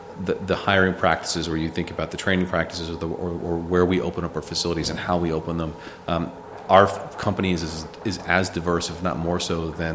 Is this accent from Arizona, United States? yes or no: no; Bethesda, Maryland, United States; So I grew up in Bethesda. And I went to Mater Dei, and then I went to Georgetown Prep, and I had a pretty normal sort of suburban D.C. Experience.